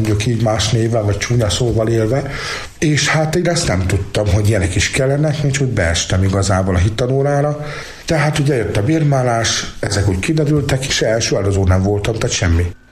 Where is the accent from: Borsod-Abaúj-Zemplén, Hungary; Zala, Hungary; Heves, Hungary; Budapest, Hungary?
Heves, Hungary; Füzesabony; hiszen kapcsolódik szülővárosomhoz is, Füzesabonyhoz.